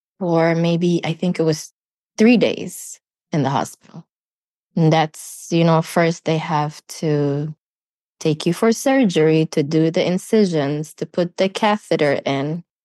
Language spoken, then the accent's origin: English; Saudi Arabia; moved away; So I grew up in Saudi Arabia. I was there for my more than 20 years.